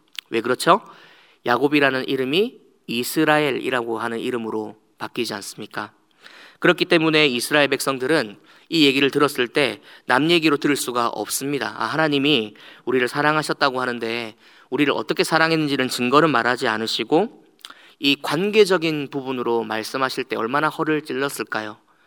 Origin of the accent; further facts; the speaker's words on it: Gyeongsang, South Korea; 저는 경상도 남자다 보니까